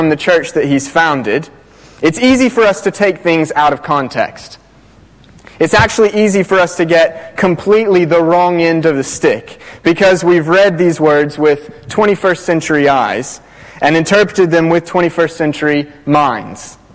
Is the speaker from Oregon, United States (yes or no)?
no; Oklahoma, United States; Now, growing up in Oklahoma, I saw this verse everywhere, from the football locker room, as if it was a promise that God would grant us victory in the game.